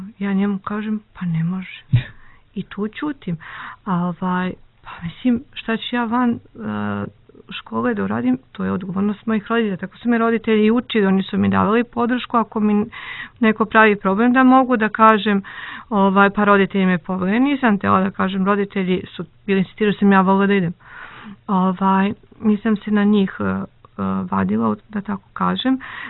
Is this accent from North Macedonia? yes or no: no; Kruševac, Šumadija and Western Serbia, Serbia; now in Belgrade, Serbia; A rođena sam u okolini Kruševca … tamo su moji počeci